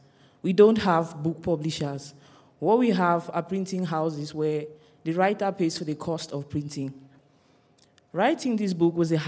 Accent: Cameroon; Growing up in Cameroon

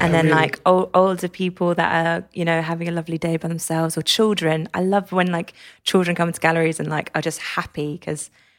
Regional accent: Cambridge, East of England, United Kingdom; I grew up in Cambridge.

